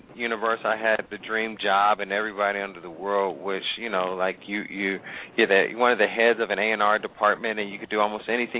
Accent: Pasadena, California, United States; Like I grew up in Pasadena, California, played ball my whole life, you know

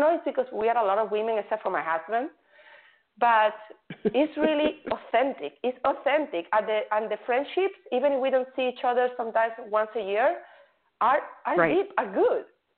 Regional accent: Spain; English is a second language; I felt a little bit like, you know, self-conscious because I'm from Spain, and I don't know all the slang, and I still don't understand those rap songs.

